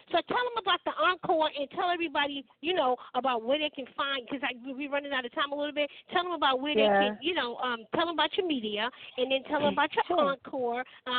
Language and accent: English; New York, United States; I don't know if it's because I came from New York or what.